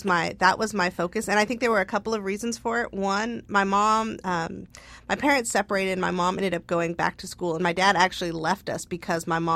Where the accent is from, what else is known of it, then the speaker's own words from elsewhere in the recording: California, United States; And growing up in the Bay Area in the 1980s, and seeing the literal immersion of AIDS